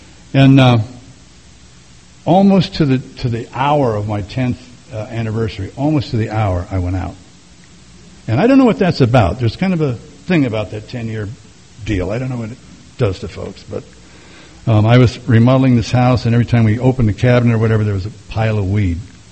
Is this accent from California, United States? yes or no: yes; California, United States; And I'm originally from California.